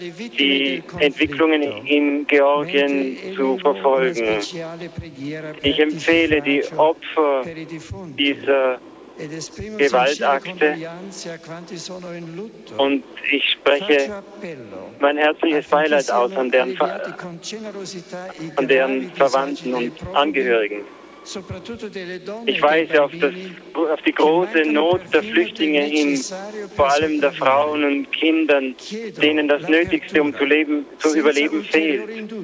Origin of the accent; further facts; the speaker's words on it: Trentino-Alto Adige, Italy; die wir selber als Südtiroler in Brixen miterleben durften